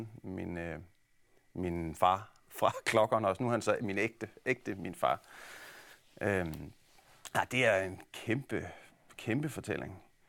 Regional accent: Herning, Central Denmark Region, Denmark; i Herning, hvor jeg kommer fra

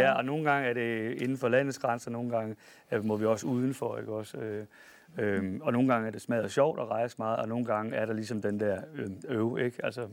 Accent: Holstebro, Central Denmark Region, Denmark; born there; also born or lived in Hals; jeg boede i Hals, der var der, min far var præst. Jeg er født i Holstebro, og så har vi været en del rundt i. Vi har flyttet meget rundt.

